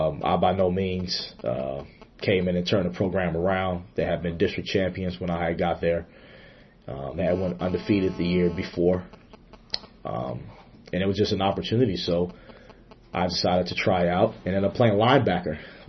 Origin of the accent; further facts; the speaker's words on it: Chester, Pennsylvania, United States; Growing up in Chester, Pennsylvania, Southwest Philadelphia